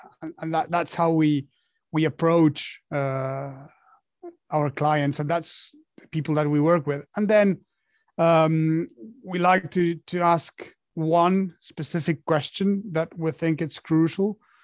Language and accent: English; Argentina; English is a second language; I'm from Argentina, and my dream was to become a professional rugby player. At that time, there was no professional teams back home, so I knew that I had to fly over somewhere else to get it done.